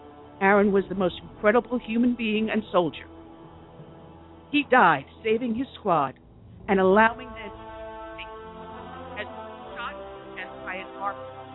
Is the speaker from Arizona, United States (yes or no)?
yes; Arizona, United States; I grew up in Arizona.